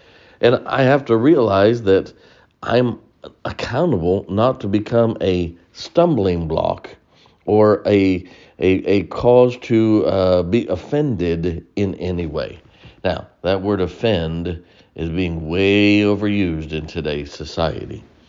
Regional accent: United States; Now, I believe that it's our right as an American.

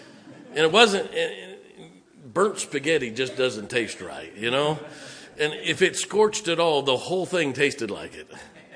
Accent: Canton, Ohio, United States; We grew up in Canton, Ohio. We grew up on the southwest side of Canton, between Canton and Massillon.

